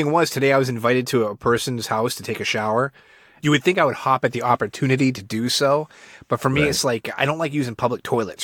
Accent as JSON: {"language": "English", "region": "New England", "country": "United States", "said": "I'm from New England originally, so I can, you know, handle this stuff."}